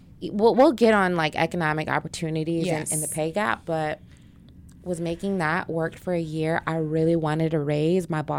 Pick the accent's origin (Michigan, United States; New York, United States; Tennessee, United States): Michigan, United States; Detroit; moved away as an adult; Yeah, so I was born and raised in Detroit until I was 18. Went away to college